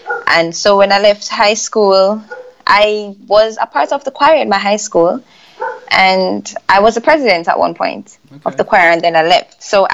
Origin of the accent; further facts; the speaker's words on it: Montego Bay, Saint James, Jamaica; Okay, we're both from Montego Bay, which is St. James.